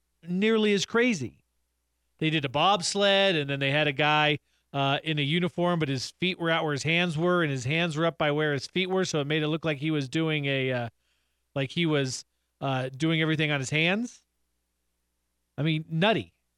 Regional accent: Boulder, Colorado, United States; born there; I was born in Boulder. I am a CU buff.

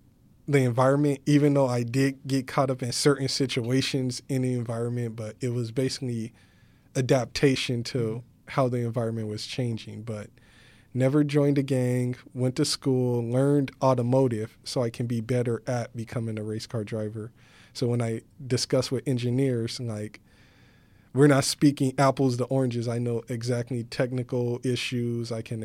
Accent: San Bernardino, California, United States; San Bernardino.

